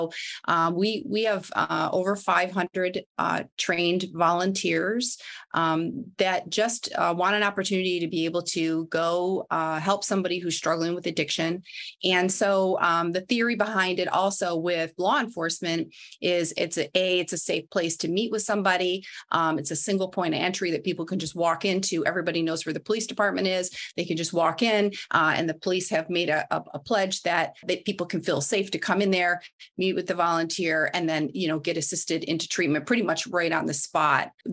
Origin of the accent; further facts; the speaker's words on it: Midwest, United States; I'm from the Midwest, but some people say PARI